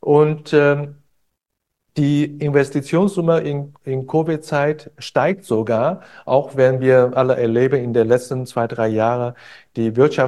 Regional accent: Hanover, Lower Saxony, Germany; Ich komme aus Hannover.

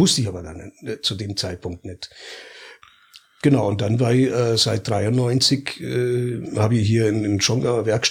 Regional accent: Hanover, Lower Saxony, Germany; Ich bin eigentlich aus Hannover

